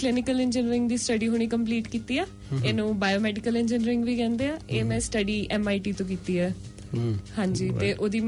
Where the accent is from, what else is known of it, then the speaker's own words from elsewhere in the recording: Kapurthala, Punjab, India; now in New Zealand; ਮੈਂ ਸਰ ਕਪੂਰਥਲੇ ਤੋਂ ਹਾਂ